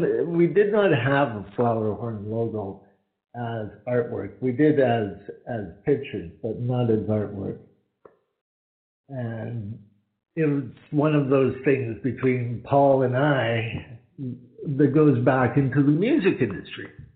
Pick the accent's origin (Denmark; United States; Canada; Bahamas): Canada; being a Canadian